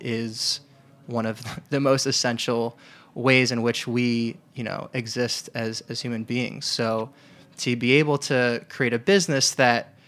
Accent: New York, United States; So I'm originally from New York.

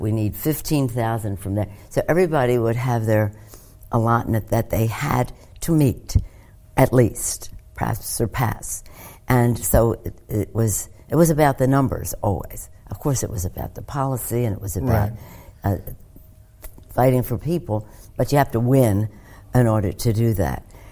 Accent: Baltimore, Maryland, United States; Well, when I was born, my father was in Congress from Baltimore. And when I was 7 years old, in first grade, he became the mayor of Baltimore.

